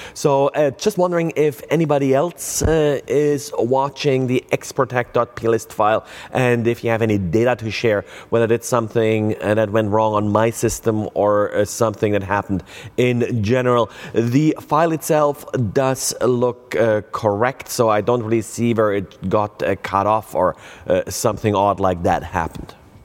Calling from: San Francisco, California, United States; I am today recording from San Francisco, California.

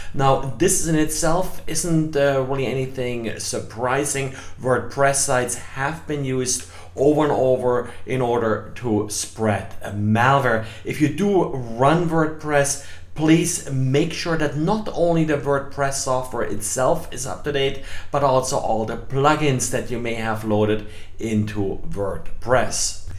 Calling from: Jacksonville, Florida, United States; today I'm recording from Jacksonville, Florida.

